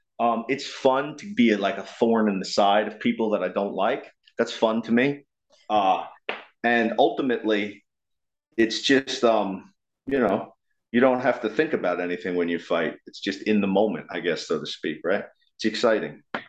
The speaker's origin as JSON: {"language": "English", "country": "United States", "said": "when I'm fighting there that don't like me because I'm American."}